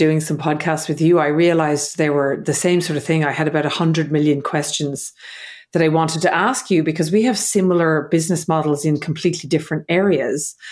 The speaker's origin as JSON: {"language": "English", "country": "Ireland", "lives_now": "Australia", "said": "I'm living in Australia. I'm from Ireland. My husband is Hungarian."}